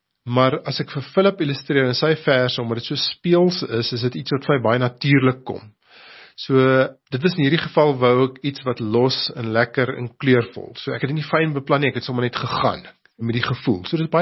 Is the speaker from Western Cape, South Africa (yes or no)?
no; Warmbad, Limpopo, South Africa; Ek kom uit die Noord-Transvaal uit, Warmbad, daar het ek groot geword, Settlers om presies te wees op die Springbokvlakte, so ek dink die Bosveld sal altyd na my hart lê.